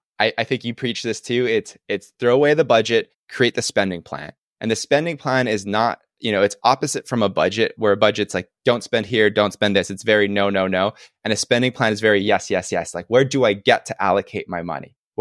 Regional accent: Kaneohe, Hawaii, United States; I grew up in Kaneohe, Kahalu on Oahu, which is like a little bit more rural country.

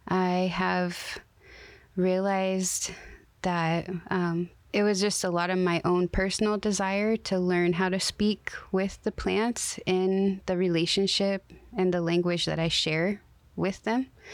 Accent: Seattle, Washington, United States; also born or lived in Ketchikan; now in Mount Vernon, United States; And I grew up mostly around the Seattle area and Ketchikan, and I've been living most currently in Swinomish territory, aka Mount Vernon.

